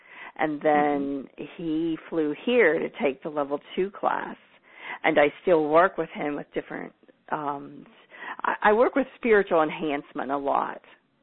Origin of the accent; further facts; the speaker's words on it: Midwest, United States; And I'm from the Midwest, and I'm a city girl.